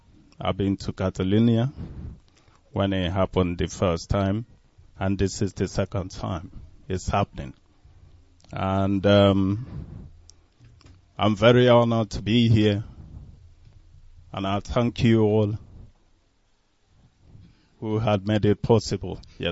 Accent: Okigwe, Imo, Nigeria; I come from Okigwe in Biafra land.

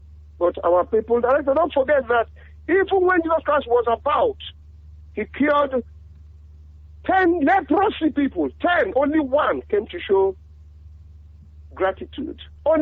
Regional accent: South East, Nigeria; we are stubborn people from Idoma to Calabar to whatever name you mention. As far as you are from the East, we are stubborn people.

